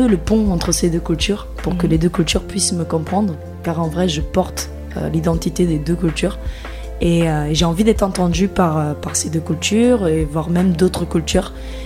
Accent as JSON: {"language": "French", "country": "Portugal", "second_language": "French", "moved": "yes", "lives_now": "France", "said": "je suis portugaise de base. Je suis arrivée en France en 2012. Je me retrouve en France aujourd'hui"}